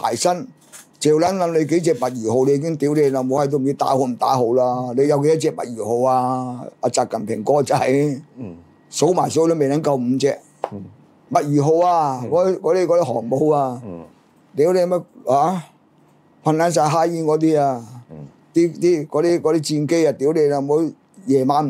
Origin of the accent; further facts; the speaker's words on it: China; 我作为中国人、 我唔需要同你俄羅斯講語氣。